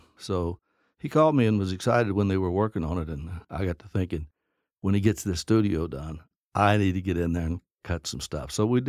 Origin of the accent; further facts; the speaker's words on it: Concord, Kentucky, United States; I grew up in Concord, Kentucky, which is 12 miles from Vanceburg.